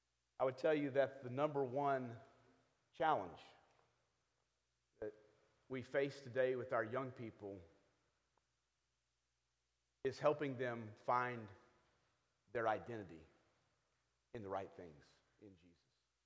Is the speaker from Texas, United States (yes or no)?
yes; Houston, Texas, United States; I grew up in Houston, Texas, where my father was the minister of the Bama Road Church of Christ. We moved there in 1972 to start that church, and that was really my entire childhood.